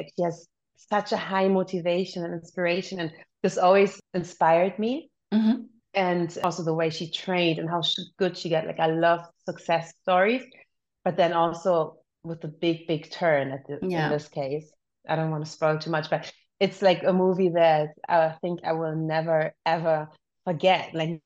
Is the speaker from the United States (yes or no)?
no; Berlin, Germany; So since I'm from Berlin, here the main dish, street food, is Döner